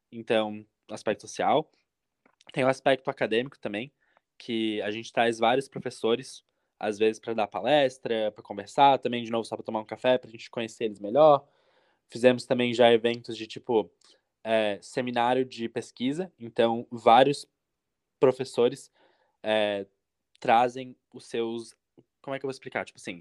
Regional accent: Florianópolis, Santa Catarina, Brazil; now in United States; eu sou de Florianópolis, né, eu nasci e cresci em Florianópolis.

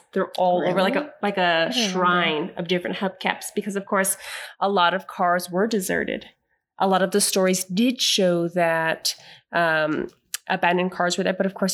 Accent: San Jose, California, United States; So I'm going to be talking about a lore that came from a city where I grew up in San Jose, California.

